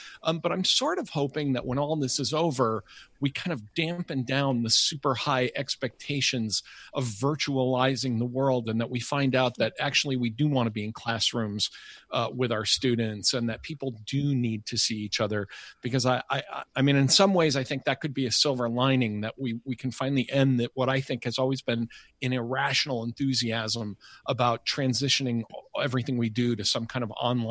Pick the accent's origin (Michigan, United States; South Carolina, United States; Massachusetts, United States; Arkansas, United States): Massachusetts, United States; now in Rhode Island, United States; I am a son of the Commonwealth and born and raised in Massachusetts, I now make my home in Rhode Island